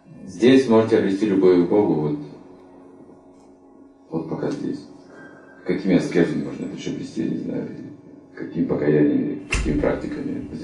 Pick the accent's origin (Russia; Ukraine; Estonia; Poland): Ukraine; я просто сказал, что я с Украины